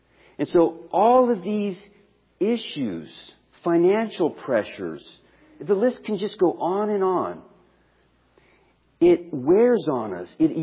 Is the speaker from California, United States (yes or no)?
yes; Oakland, California, United States; my hometown of Oakland, California, a warehouse fire.